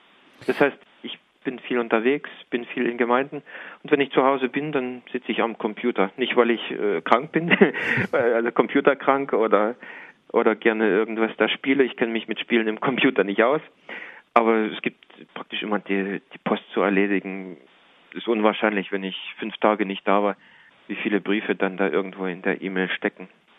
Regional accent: East Germany, Germany; Ich stamme selber aus der Diaspora, aus der ehemaligen DDR

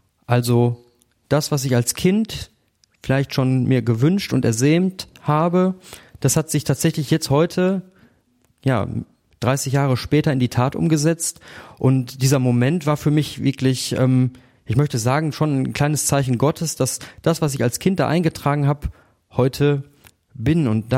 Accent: Neheim, North Rhine-Westphalia, Germany; also born or lived in Wickede-Wimbern; bin 37 Jahre alt und komme gebürtig aus Wickede-Wimbern. Das ist oben an der Grenze zum Hochsauerland und ich bin aufgewachsen in Neheim.

